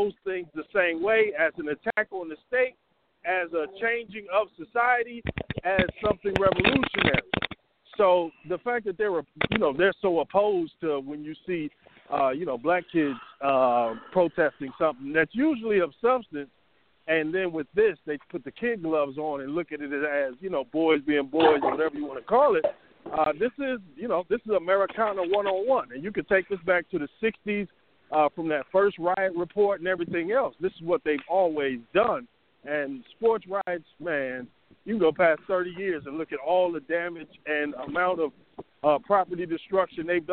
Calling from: Atlanta, Georgia, United States; I'm in Atlanta, man.

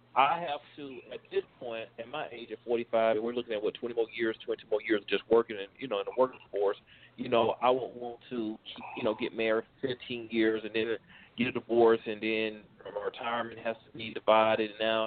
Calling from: Texas, United States; That's how the courts look at it in Texas. I'm speaking from Texas.

